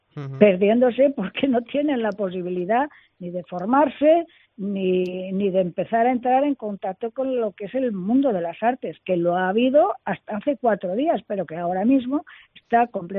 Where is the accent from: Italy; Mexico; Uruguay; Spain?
Spain; nuestros genes como españoles